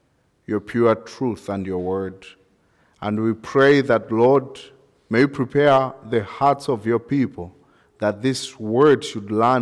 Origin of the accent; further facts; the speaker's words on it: Malawi; we are from Malawi, the southern part of Africa